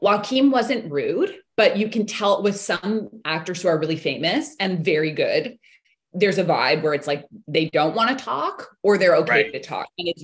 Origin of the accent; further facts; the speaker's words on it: Canada; Yeah, but it's always different being a Canadian actor.